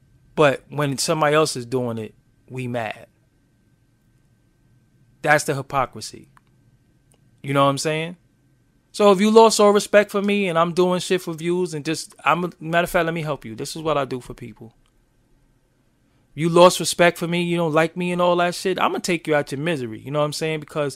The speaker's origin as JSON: {"language": "English", "town": "Brooklyn", "region": "New York", "country": "United States", "said": "And, yo, I'm from Brooklyn. I love Brooklyn."}